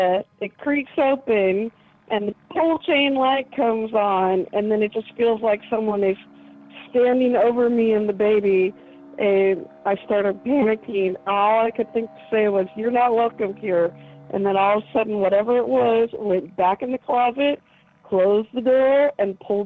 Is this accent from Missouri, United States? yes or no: no; California, United States; I'm from North Carolina, originally from California.